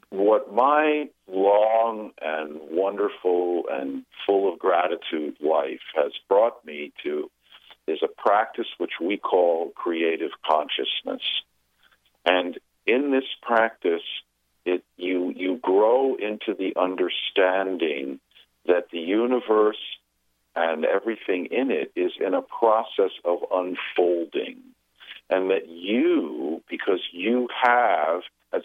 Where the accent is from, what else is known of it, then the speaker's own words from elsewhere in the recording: New York, United States; And so I grew up in New York in the ad business in the 60s.